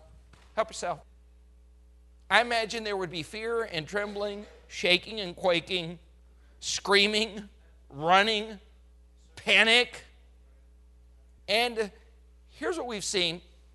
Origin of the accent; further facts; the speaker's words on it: Colorado, United States; I was born and raised in Colorado.